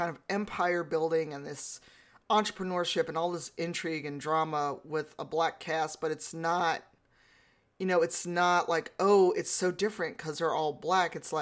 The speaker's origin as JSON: {"language": "English", "town": "Chicago", "region": "Illinois", "country": "United States", "tie": "born or raised there", "said": "I am born and raised in Chicago."}